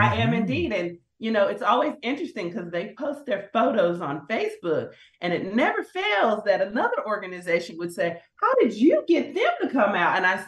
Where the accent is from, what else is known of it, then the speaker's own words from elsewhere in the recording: Dallas, Texas, United States; And for me, again, I'm born and raised in Dallas.